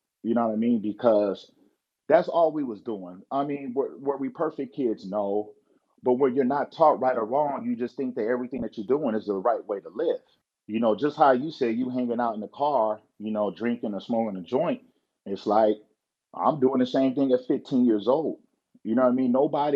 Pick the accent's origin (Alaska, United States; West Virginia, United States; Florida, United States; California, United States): California, United States; Long Beach; You know, growing up in Long Beach, California, you know what I mean? You grow up very fast.